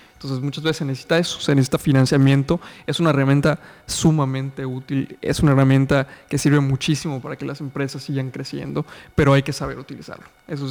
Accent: Mexico; darles a los consumidores, que somos todos los mexicanos, los productos de mejor calidad

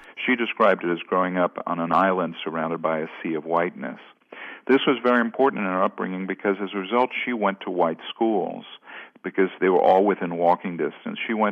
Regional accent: United States; I, as a white person growing up in the United States, was always afforded the luxury of remaining in my homogeneous community.

